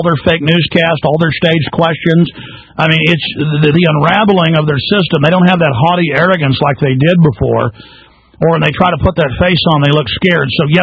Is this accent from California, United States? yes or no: no; Dallas, Texas, United States; just the things I grew up seeing in Dallas.